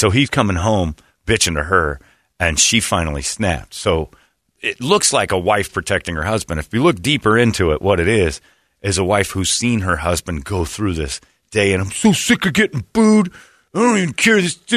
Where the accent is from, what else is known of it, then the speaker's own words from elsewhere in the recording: Indiana, United States; I said, "I'm from Indiana."